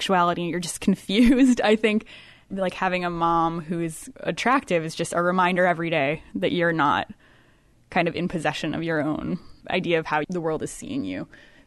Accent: Petoskey, Michigan, United States; I'm from the Petoskey area, which the book is set in northern Michigan

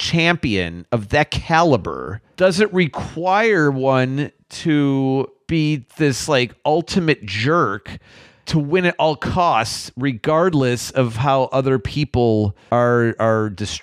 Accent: Chicago, Illinois, United States; I mean, and me growing up in Chicago too.

